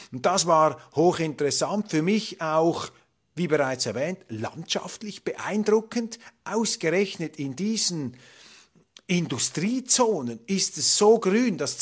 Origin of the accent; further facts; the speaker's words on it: Switzerland; Ich habe mich natürlich als Schweizer zurückgehalten, etwas mit Ratschlägen. Wir mischen uns nicht ein, maximal invasiv ins innenpolitische Geschehen anderer Länder. Aber es ist vielleicht interessant, auch aus deutscher Perspektive hier etwas live einmal eine Schweizer Sicht zu hören. Denn wir Schweizer